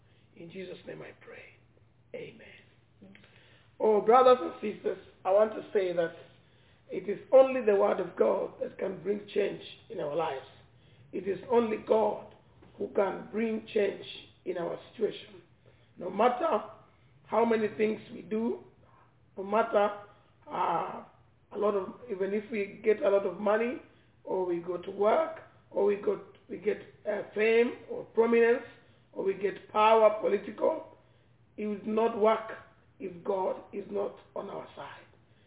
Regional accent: Kenya; English is a second language; from Kenya

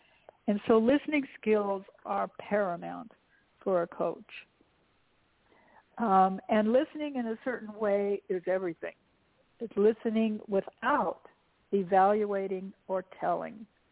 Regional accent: Pasadena, California, United States; I grew up in Pasadena. Guess what's there? JPL, Jet Propulsion Lab

